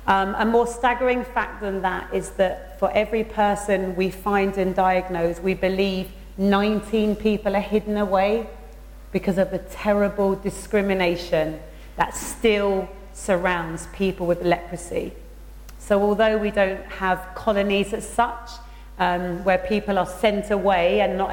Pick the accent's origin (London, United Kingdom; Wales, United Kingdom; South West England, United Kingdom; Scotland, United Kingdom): London, United Kingdom; Croydon; because I grew up in Croydon in South London